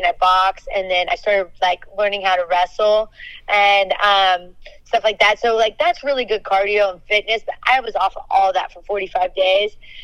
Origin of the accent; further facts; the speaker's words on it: Florida, United States; You know, I grew up in Florida on a dairy farm.